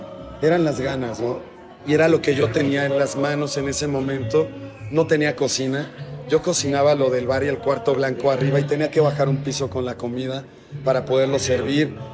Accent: Xalapa, Veracruz, Mexico; Soy originario de Xalapa, Veracruz, la capital de mi estado, tan hermoso Veracruz

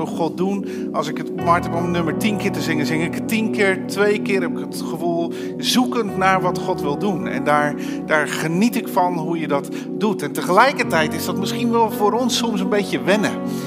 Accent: Netherlands; Dat is voor ons een uitdaging als Nederlanders.

